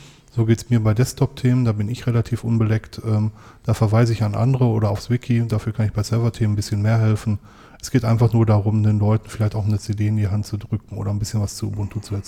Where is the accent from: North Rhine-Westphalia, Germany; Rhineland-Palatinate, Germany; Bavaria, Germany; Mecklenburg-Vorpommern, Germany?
North Rhine-Westphalia, Germany; das ist im Ruhrgebiet und ich werde natürlich in meiner Heimat dabei sein